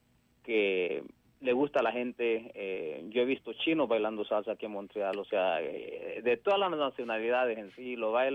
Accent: El Salvador; Yo siempre quería escribir un tema para mi lindo país, El Salvador.

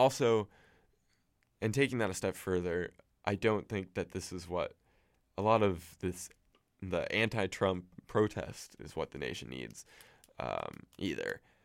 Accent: Portland, United States; I'm from Portland, and Portland is where a lot of the big quote riots happened after the election day

